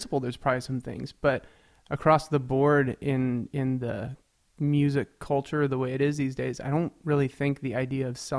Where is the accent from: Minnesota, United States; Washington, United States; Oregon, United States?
Washington, United States; Seattle; I am. Born and raised. Both my parents grew up in Ballard.